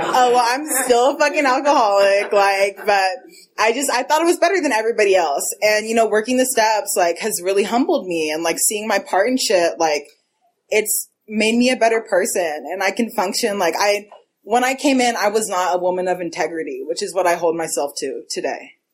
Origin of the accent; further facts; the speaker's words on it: Oakland, California, United States; And I'm from Oakland. I'm really from the town.